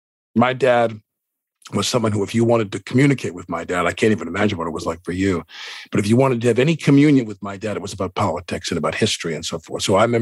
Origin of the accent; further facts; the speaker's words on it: Massapequa, New York, United States; I'm a kid from Massapequa. I had nothing.